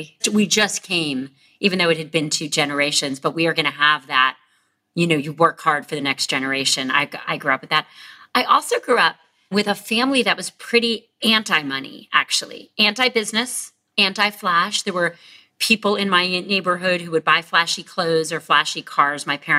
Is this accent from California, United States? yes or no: no; North Miami Beach, Florida, United States; So I grew up in North Miami Beach, Florida, you know, a suburb.